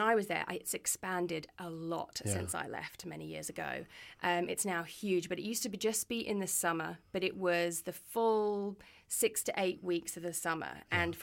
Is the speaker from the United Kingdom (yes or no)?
yes; England, United Kingdom; Well, I'm from England. Mm-hmm. This is my real accent.